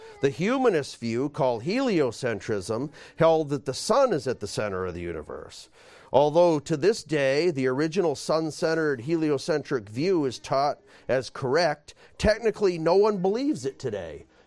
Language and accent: English; New Hampshire, United States; A little boy growing up in New Hampshire and going on a field trip with my school down to the Boston Museum of Science.